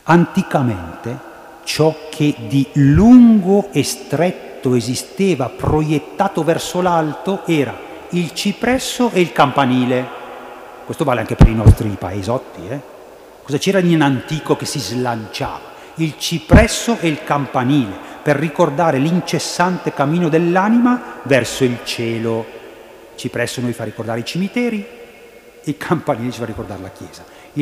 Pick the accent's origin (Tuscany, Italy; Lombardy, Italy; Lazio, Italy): Lombardy, Italy; Lumezzane; quando eravamo bambini, io sono di Lumezzane, voi sapete che i vecchi di Lumezzane hanno un dialetto tutto aspirato.